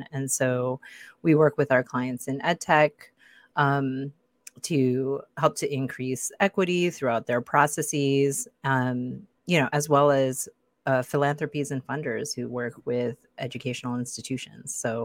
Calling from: Seattle, Washington, United States; So I'm calling in from Seattle

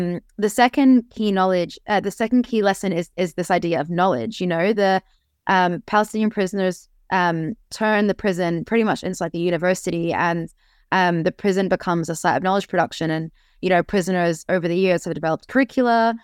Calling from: United Kingdom; You know, I'm talking here from Britain, and, you know, in the Irish liberation struggle

